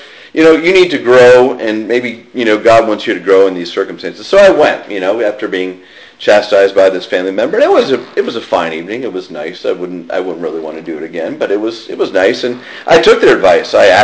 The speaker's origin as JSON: {"language": "English", "region": "Pennsylvania", "country": "United States", "tie": "born or raised there", "said": "I grew up in Western Pennsylvania, kind of a rural location."}